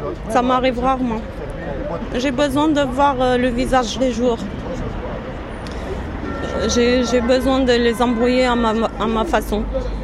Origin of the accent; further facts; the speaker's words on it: Armenia; French is a second language; now in France; Je suis arménienne, d'origine arménienne. Je suis née en Arménie et ça fait 20 ans que je suis en France. Mes enfants sont français, mais moi je suis arménienne.